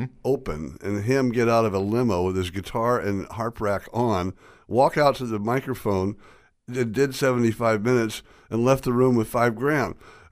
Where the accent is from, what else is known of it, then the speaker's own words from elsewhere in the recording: Texas, United States; born there; I was born in Kaufman County, Texas.